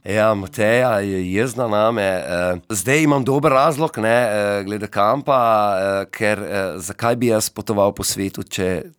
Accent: Cerknica, Littoral–Inner Carniola, Slovenia; moved away as an adult; now in Loška dolina, Slovenia; domačin bi lahko rekel, da sem zdaj zadnjih 23 let, drugač prihajam iz Cerknice. Kodr sem preživel tudi otroštvo, v bistvu od rojstva do 28. leta, potem pa sem se poročil oziroma oženil v Loško dolino.

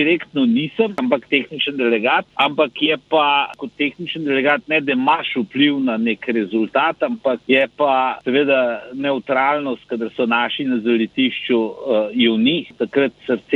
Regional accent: Tržič, Upper Carniola, Slovenia; prihajam iz Tržiča in smučanje samo po sebi bilo v Tržiču kar šport številka ena

